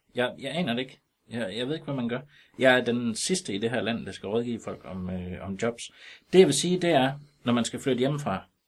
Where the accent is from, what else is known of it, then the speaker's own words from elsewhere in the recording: Struer, Central Denmark Region, Denmark; Jeg er født og opvokset i Struer, som er en dejlig by. Den er sådan almen kendt som altså ligesom Holstebros storebror.